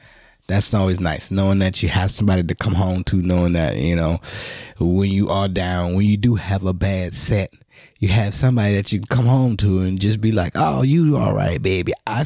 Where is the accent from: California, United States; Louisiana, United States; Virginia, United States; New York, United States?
Louisiana, United States; New Orleans; Yeah, and I'm coming from New Orleans. We don't normally get 20 degree weather and shit.